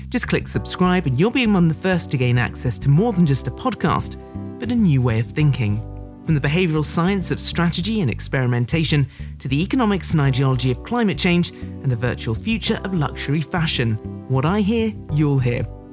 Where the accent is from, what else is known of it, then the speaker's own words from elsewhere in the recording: United Kingdom; I'm a British journalist and broadcaster.